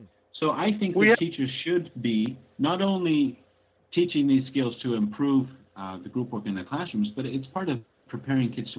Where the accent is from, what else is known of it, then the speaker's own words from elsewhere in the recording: Canada; moved away as an adult; now in United States; Now, when I moved to the U.S. as a grad student and I started taking classes and being marked on class participation, I found it very difficult to break into the discussion because all my American classmates